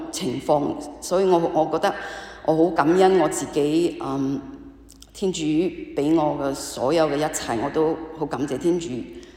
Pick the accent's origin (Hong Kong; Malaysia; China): Malaysia; 咁我就翻咗去馬來西亞。咁因為我係嚟自一個九個兄弟姊妹嘅，我排最細嘅，全部都喺馬來西亞。